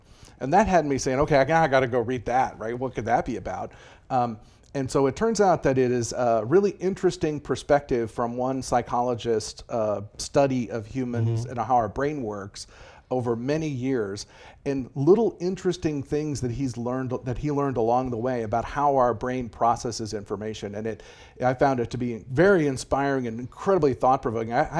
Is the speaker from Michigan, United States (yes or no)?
no; Texas, United States; also born or lived in St. Louis, United States / Boston, United States; I was born in St. Louis, Missouri, and then at 7 years old, moved to Texas and kind of been there, really.